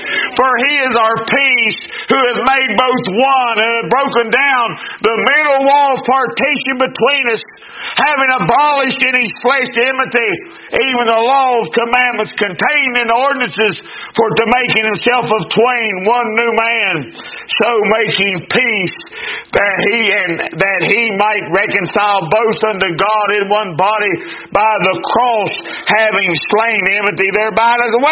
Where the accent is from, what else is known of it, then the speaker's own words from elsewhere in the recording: Winona, United States; I'm from Winona. So I was raised with that shadow.